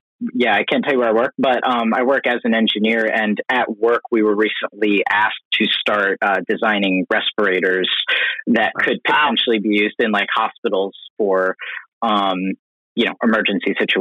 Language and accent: English; Maryland, United States; A little town in Southern Maryland called St. Mary's County.